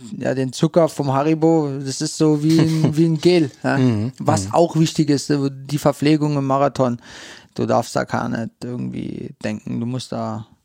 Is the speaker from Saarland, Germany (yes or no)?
yes; St. Wendel, Saarland, Germany; born there; Also ich komme aus St. Wendel gebürtig.